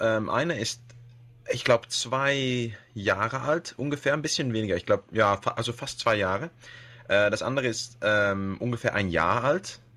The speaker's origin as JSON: {"language": "German", "town": "Amersfoort", "region": "Utrecht", "country": "Netherlands", "second_language": "German", "said": "Ja, also ich bin ein Holländer eigentlich. Ich wohne genau in der Mitte von Holland, in Amersfoort. Und mein Vater kam aus Österreich, also davon habe ich auch die Sprache gelernt. Ich habe aber nicht das österreichische Akzent."}